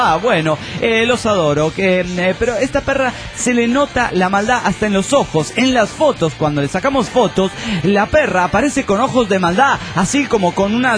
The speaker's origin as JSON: {"language": "Spanish", "town": "Villahermosa", "region": "Tabasco", "country": "Mexico", "said": "Hola amigos, ¿cómo están? … de Villahermosa, Tabasco, México."}